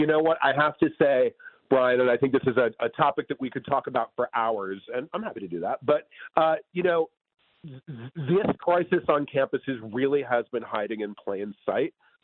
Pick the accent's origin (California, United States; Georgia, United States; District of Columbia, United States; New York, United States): New York, United States; New York City; You know, I'm Jewish and from New York City.